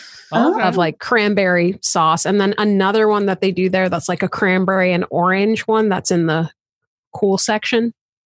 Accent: New York, United States; born there; also born or lived in Montana / Seattle; know, I was born in New York. So it's like I am from.

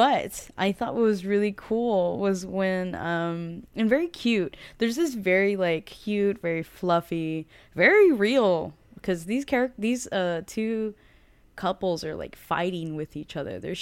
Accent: United States; being American gives you so much privilege and that you can just be like, fuck off.

